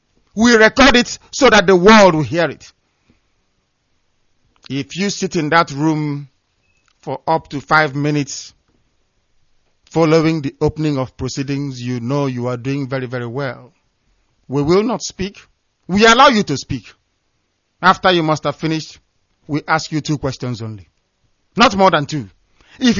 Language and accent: English; Ibeku, Abia, Nigeria; I come from Isiama Faruku in Ibeku. Ibeku is in Biafra land.